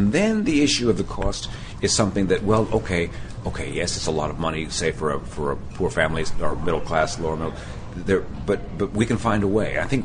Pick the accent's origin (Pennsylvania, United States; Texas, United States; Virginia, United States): Texas, United States; Corpus Christi; there was no Catholic school nearby where I grew up in Corpus Christi.